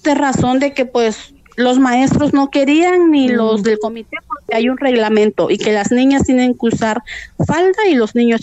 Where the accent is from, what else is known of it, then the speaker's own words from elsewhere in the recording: San José Manialtepec, Oaxaca, Mexico; also born or lived in Nuevo León; nosotros somos originarias de esta comunidad de San José Manialtepec. Lamentablemente por cuestiones de trabajo tuvimos que salir al estado de Nuevo León